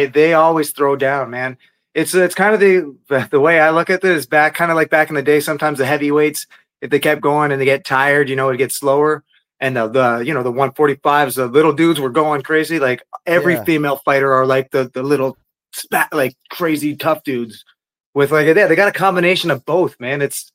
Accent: Penetanguishene, Ontario, Canada; I'm from Penetanguishene, very small town.

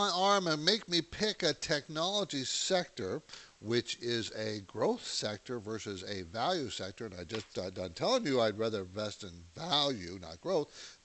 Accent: West Coast, United States; I grew up here in the West Coast, but I got out of college. First job was in New York City. What a cultural shock for me.

